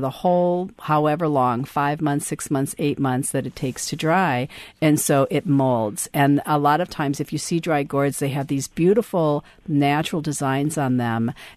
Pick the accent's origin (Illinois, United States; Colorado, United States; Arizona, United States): Illinois, United States; McHenry; I'm from McHenry originally.